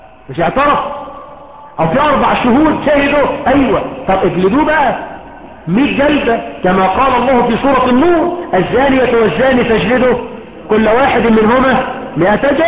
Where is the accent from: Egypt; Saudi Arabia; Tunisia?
Egypt